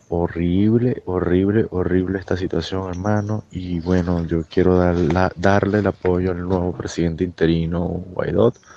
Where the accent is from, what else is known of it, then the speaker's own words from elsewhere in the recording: Venezuela; Bueno, hermano, yo como venezolano, lo que te puedo decir es que Jamás en Venezuela habíamos pasado por una situación así como esta